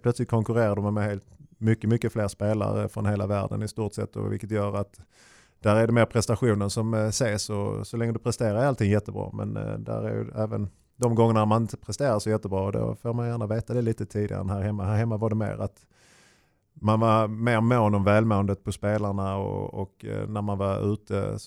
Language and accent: Swedish; Sweden; hemma i Sverige är man, det är ju oerhört familjärt